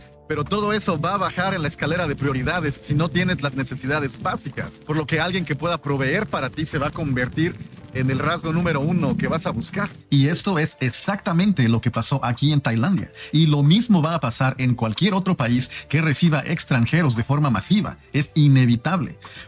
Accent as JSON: {"language": "Spanish", "region": "Chiapas", "country": "Mexico", "tie": "born or raised there", "said": "yo solo les puedo hablar sobre el área en la que yo crecí, en Chiapas."}